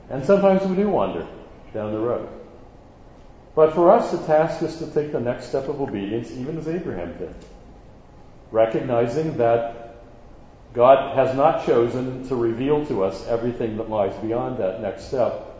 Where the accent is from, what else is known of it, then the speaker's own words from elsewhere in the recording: Bloomington, Indiana, United States; moved away as an adult; now in Toronto, Canada; My wife and I are American Canadians. It was 37 years ago this past January that we immigrated from Bloomington, Indiana, to Toronto